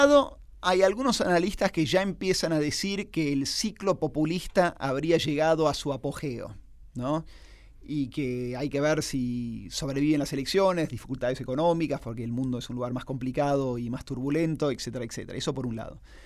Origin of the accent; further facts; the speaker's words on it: Argentina; estamos buscando, como argentinos, resolver problemas que no son problemas coyunturales, son problemas estructurales.